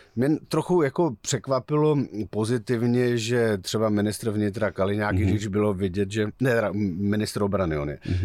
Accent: North Moravia, Czechia; jiní jsme my ze Severní Moravy

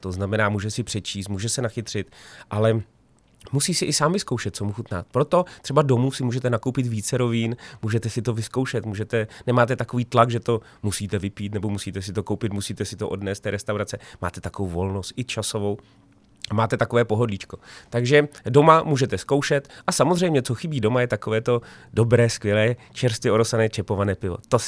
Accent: Prague, Czechia; takže já třeba si dám u nás v Praze, pak si dám v Plzni a pak jdu na Šumavu

